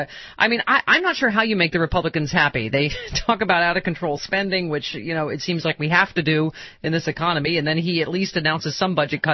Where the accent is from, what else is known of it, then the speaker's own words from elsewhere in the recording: Los Angeles, California, United States; you were out here in my hometown in Los Angeles recently